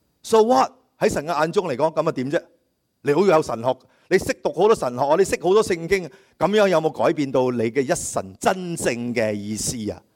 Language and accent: Chinese; China